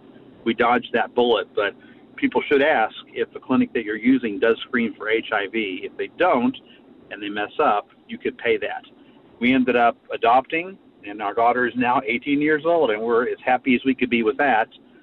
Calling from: Chicago, Illinois, United States; I'm calling from Chicago.

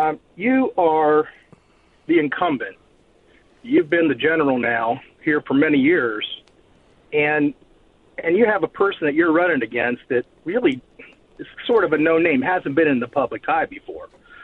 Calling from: Leesburg, Virginia, United States; How you doing, Mark? I'm from Leesburg. How are you?

